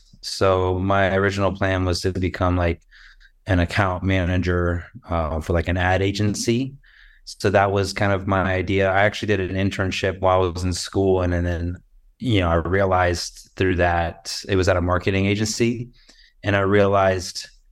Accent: Tampa, Florida, United States; I'm from Tampa, Florida.

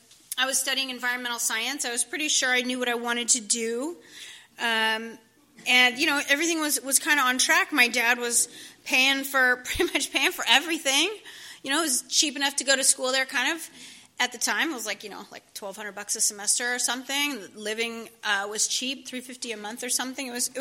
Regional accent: Irvine, California, United States; I grew up in Irvine, California. I had everything I needed and more.

